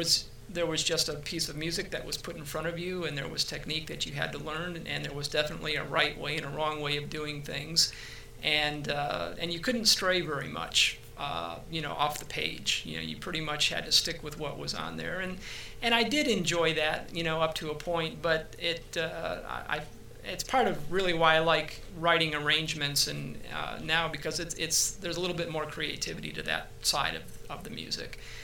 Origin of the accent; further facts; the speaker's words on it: Buffalo, New York, United States; I am originally from Western New York, outside of Buffalo, New York